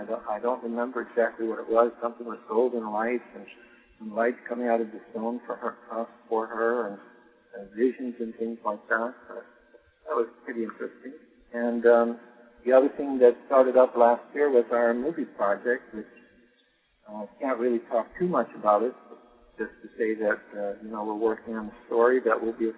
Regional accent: Chicago, Illinois, United States; born there; No, I'm in Illinois. When I come in, I stay with my father. This is my home in America. And I was born in Chicago.

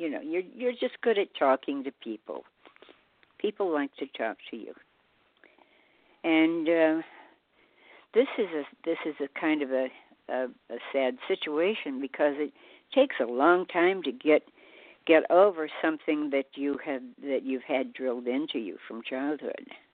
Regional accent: the South, United States; born there; I was born in the Bible Belt.

